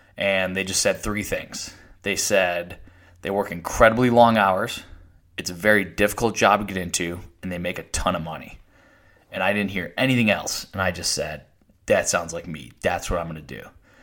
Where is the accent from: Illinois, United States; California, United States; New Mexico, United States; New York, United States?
New York, United States; Buffalo; I grew up in just outside Buffalo, New York. My parents never went to college. None of my friends' parents went to college.